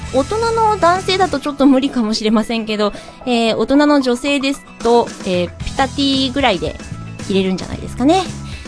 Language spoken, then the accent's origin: Japanese; Kumagaya, Saitama, Japan; 私の故郷、埼玉県熊谷市には、内輪祭りっていう結構有名なお祭りがある